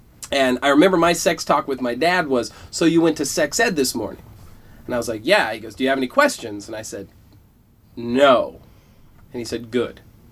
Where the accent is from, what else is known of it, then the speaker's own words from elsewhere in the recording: Atlanta, Georgia, United States; I grew up in Atlanta, Georgia, as a Southern Baptist.